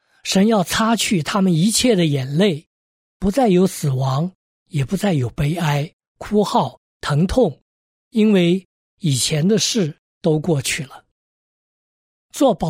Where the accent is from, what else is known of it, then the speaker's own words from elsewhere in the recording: China; 因为进入2025年之后，我们中国人一直在说新年好，新年好